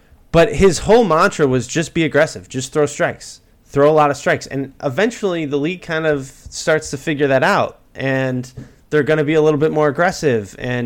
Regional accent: Rochester, New York, United States; now in Boston, United States; because I'm not from here. I grew up in Rochester, New York. I came to Boston in 2006 to go to Northeastern University

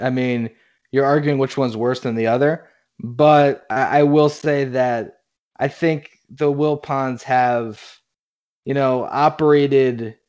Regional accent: Florida, United States; And I grew up in South Florida, and Shaquille O'Neal came to my town when I was 10 years old.

